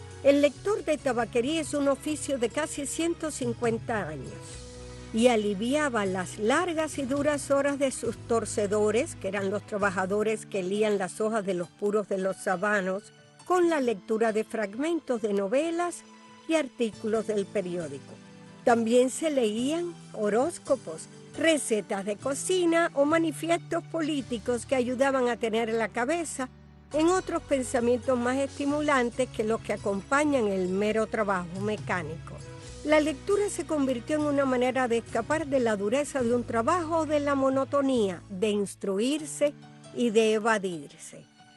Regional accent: Santiago de las Vegas, Havana, Cuba; Recuerdo que en mi pueblo, Santiago de Las Vegas, precisamente Las Vegas, era una región donde se trabajaba el tabaco.

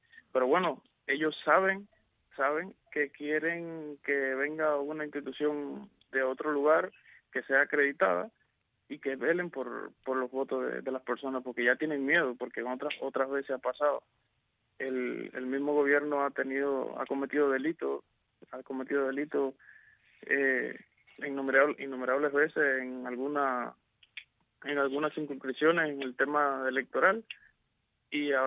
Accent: Cuba; como ciudadanos cubanos.

